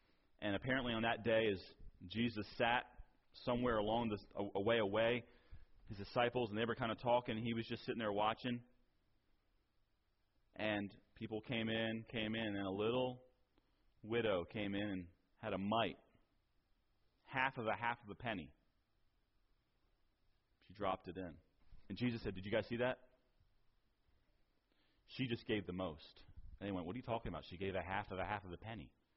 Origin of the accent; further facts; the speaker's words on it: New Jersey, United States; I remember as I grew up in New Jersey at Open Bible